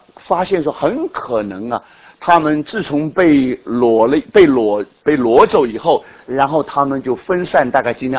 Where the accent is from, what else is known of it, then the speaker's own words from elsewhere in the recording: China; 你知道我们中国人有一句话是很残忍的一句话